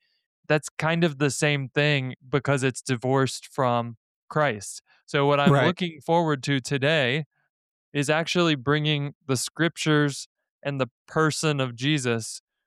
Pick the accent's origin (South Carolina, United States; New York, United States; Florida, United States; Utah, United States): Utah, United States; there's been a lot of talk about my home state of Utah